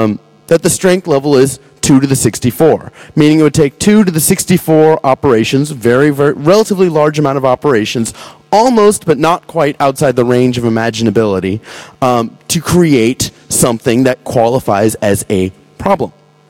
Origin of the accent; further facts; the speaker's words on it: United States; I'm out here from the States, having a great time out here.